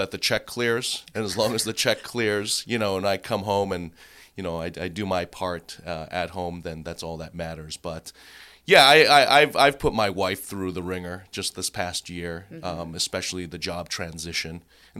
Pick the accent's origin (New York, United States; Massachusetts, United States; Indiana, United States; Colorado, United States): Massachusetts, United States; Boston; now in Seattle, United States; multiple top 10 media markets like Chicago, Minneapolis, my hometown of Boston, and now Seattle.